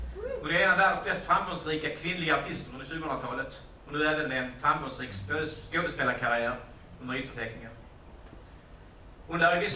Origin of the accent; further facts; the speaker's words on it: Lund, Skåne, Sweden; Om man som jag är från Lund är det vanligt att antingen åka ut till Lomma